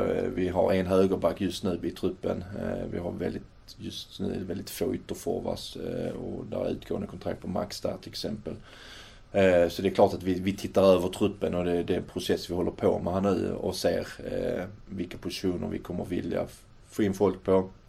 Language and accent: Swedish; Påarp, Skåne, Sweden; Jag är från Påarp